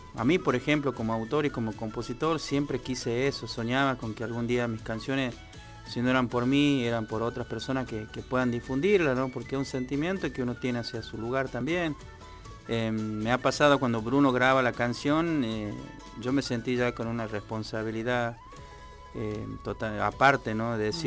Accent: La Ovejería, Jujuy, Argentina; also born or lived in El Carmen; En el Carmen, y bueno, la situación de mi familia me llevó a vivir a una zona que se llama La Ovejería, que es de ahí cerca, como unos 12, 13, quizás 14 kilómetros más para abajo. Y ahí me crié ahí y fui peón rural mucho tiempo

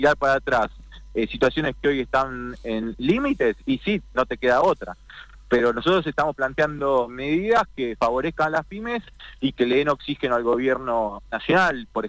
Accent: Buenos Aires, Argentina

